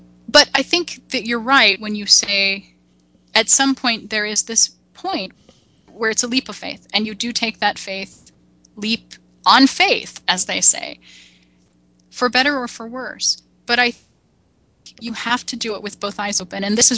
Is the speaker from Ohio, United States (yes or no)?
no; Illinois, United States; because I grew up near Peoria, and I can tell you it totally doesn't